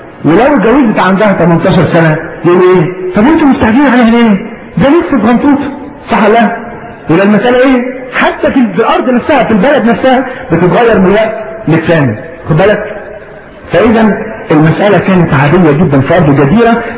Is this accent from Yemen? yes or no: no; Egypt; يعني على سبيل المثال إحنا عندنا في مصر هنا